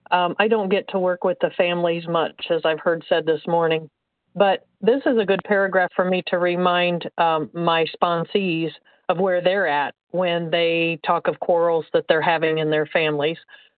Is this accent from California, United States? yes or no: no; Indiana, United States; I'm from Indiana, gratefully recovering compulsive overeater.